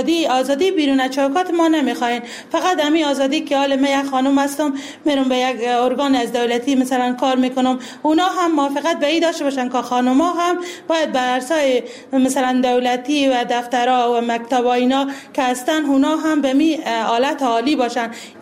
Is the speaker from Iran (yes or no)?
no; Badghis, Afghanistan; کارمند حقوق بشر در بدقیس هم متولد شدم و در بدقیس هم زندگی میکنم.